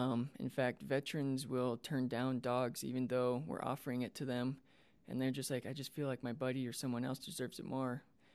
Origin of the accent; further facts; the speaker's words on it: Midwest, United States; now in Ogden, United States; it just happened to be by chance that I applied to Ogden because I'm from the Midwest. I just wanted to live in Utah in general.